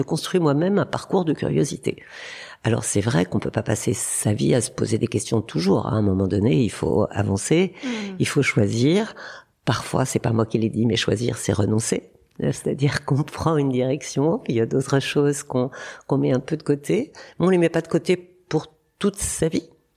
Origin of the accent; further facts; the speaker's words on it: Bourgogne-Franche-Comté, France; born there; Alors, je suis née en Bourgogne, avec une vie avec des frères et sœurs, très proches de la nature